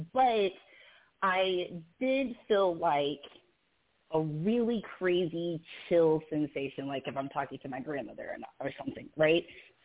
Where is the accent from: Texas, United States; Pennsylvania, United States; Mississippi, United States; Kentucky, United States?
Texas, United States; I'm from Texas.